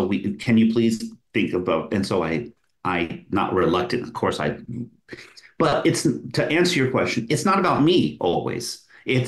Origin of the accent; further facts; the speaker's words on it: Reno, Nevada, United States; I grew up in Reno, Nevada. On the one hand, for a small western town, it had an incredibly vibrant, still does, art scene, especially music scene.